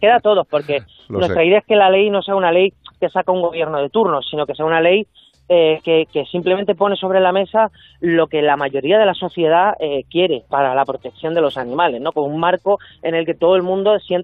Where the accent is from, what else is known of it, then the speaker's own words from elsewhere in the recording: El Álamo, Community of Madrid, Spain; El tema del Álamo, además, a mí me toca muy cerca. En ese municipio me he criado yo.